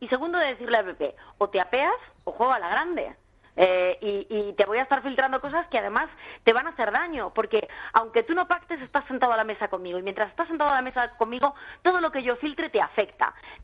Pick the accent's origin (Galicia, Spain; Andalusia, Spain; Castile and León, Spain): Galicia, Spain; yo soy gallega, Luis, juego con ventaja porque tú eres de Castellón, pero yo soy gallega.